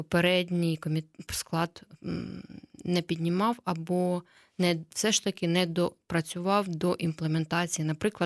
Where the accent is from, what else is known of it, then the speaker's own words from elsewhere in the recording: Kyiv, Ukraine; все життя працюю в місті Києві, це моє рідне місто.